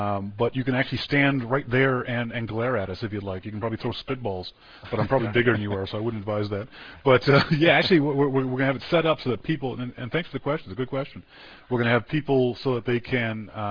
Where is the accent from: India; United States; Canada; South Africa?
Canada; And because I'm Canadian and usually ignorant about U.S. geography, someone write to me.